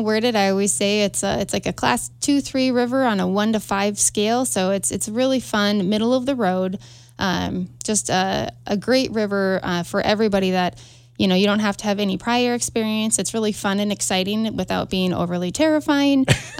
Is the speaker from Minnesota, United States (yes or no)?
yes; Duluth, Minnesota, United States; now in Montana, United States; Duluth, Minnesota. Born and raised in, moved out to Montana about 12, 13 years ago now.